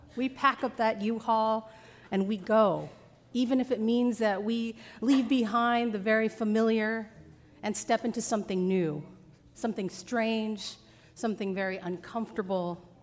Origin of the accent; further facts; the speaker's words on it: San Jose, California, United States; I'm from San Jose, but I'd like to say that I'm really from West San Jose, where Cupertino is, which is Apple Country. So I grew up with my parents and my brother